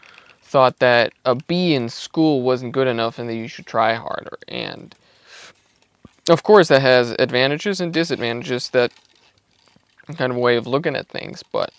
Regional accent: Styria, Austria; now in Vienna, Austria; For anybody who doesn't know, I'm from Austria, in Styria. But I've lived in Vienna for about 5 years now.

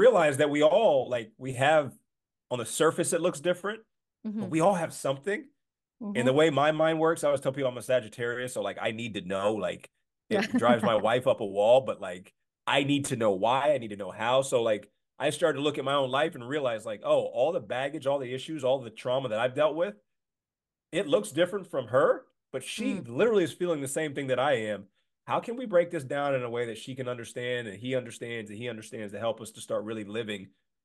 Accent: Louisiana, United States; also born or lived in New Jersey / New York / Pennsylvania / Maryland; So I tell people I'm from New Jersey because I lived there from age 16 to 25. But my formative years were when I lived in Louisiana.

